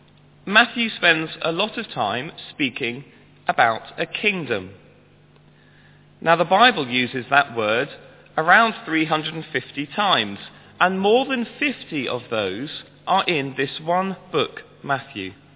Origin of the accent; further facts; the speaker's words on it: Pakistan; When I was growing up in Pakistan